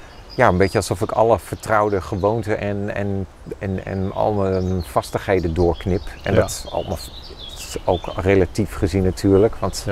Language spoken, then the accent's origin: Dutch; Rotterdam, South Holland, Netherlands; Ik ga gewoon vanuit Rotterdam, mijn thuisstad, lopen.